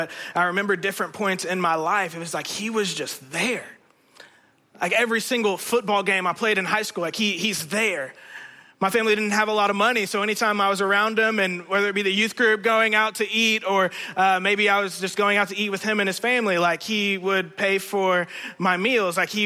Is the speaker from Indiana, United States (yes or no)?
yes; Indiana, United States; To be more specific, I'm from Indiana. I had a mom, a dad, three older brothers, and a younger sister.